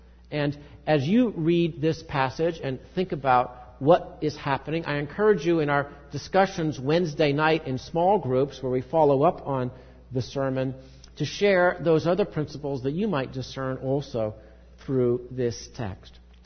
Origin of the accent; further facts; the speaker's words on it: United States; Don't believe me because I'm an American. Don't believe me because I'm from that powerful country.